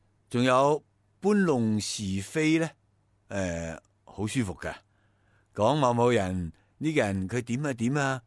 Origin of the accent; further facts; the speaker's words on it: China; 其实我哋中国人啊，喺古代我哋圣人咧，亦经常讲过不贰过